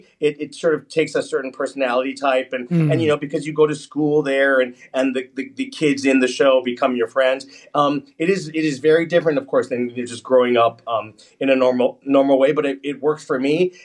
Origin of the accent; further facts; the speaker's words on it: United States; I grew up in the United States.